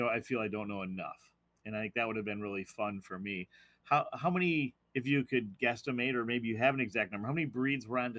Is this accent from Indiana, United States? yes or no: no; Orchard Park, New York, United States; I was back in my hometown, Orchard Park, New York, for my 40th class reunion.